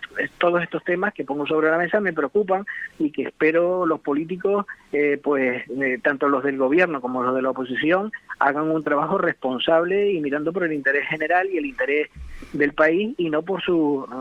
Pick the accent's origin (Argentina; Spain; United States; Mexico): Spain; Breña Alta, Canary Islands; yo recuerdo en el barrio de la Concepción, de donde soy natural, ahí en La Palma, en Breña Alta